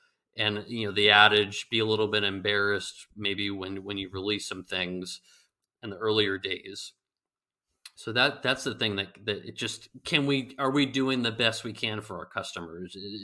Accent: California, United States; and I'm the guy from California with all the terrible jokes

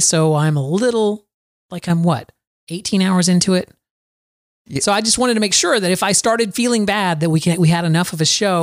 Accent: Florida, United States; But I'm from Florida.

